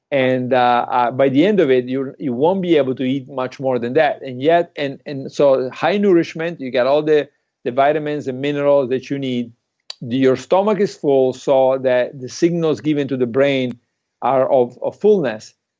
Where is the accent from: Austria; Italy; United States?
Italy; English is a second language; So, for example, I'm from Italy.